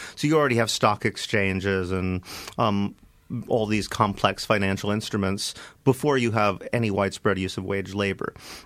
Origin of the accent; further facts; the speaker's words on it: United States; I mean, I come from the United States.